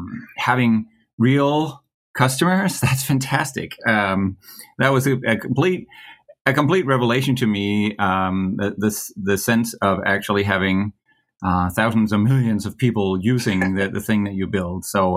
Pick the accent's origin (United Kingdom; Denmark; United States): Denmark; English is a second language; I'm a Dane. I grew up in Denmark.